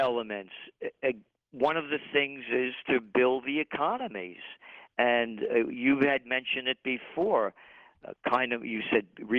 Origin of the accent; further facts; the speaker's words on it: Bronx, New York, United States; born there; If I was born in Italy, I wouldn't be the same guy I am that I was born in the Bronx.